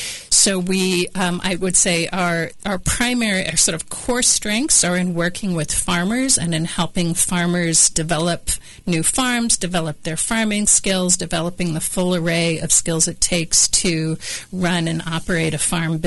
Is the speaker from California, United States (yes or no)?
no; El Dorado, Kansas, United States; Yeah, I grew up outside of El Dorado, Kansas, and my parents weren't farmers, but my neighbors were